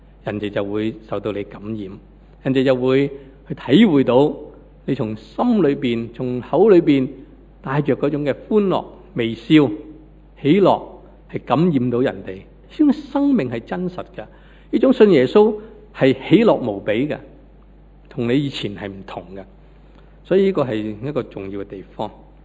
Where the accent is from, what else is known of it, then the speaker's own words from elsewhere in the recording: Hong Kong; born there; 我是在香港出世的，我自小在哪里长大，基督化的家庭，我爸爸妈妈信耶稣